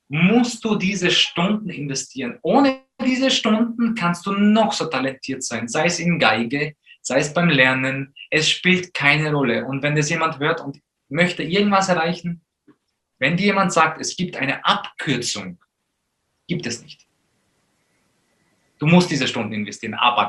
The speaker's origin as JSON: {"language": "German", "country": "Poland", "tie": "born or raised there", "said": "wir sind aufgewachsen in Polen"}